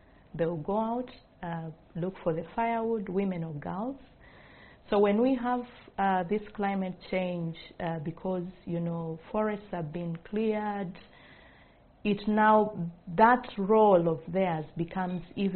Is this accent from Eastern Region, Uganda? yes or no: yes; Eastern Region, Uganda; English is a second language; a girl that has grown up in these communities. I come from the Eastern, from Busoga region.